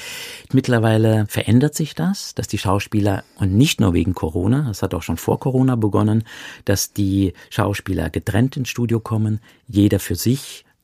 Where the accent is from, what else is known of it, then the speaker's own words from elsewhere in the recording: Saarland, Germany; ich komme ja aus dem Saarland, ich bin im Saarland geboren.